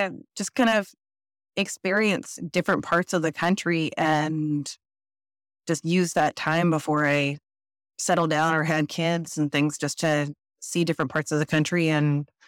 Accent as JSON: {"language": "English", "region": "New York", "country": "United States", "tie": "born or raised there", "said": "Like my best friend from growing up in New York, we haven't seen each other in decades"}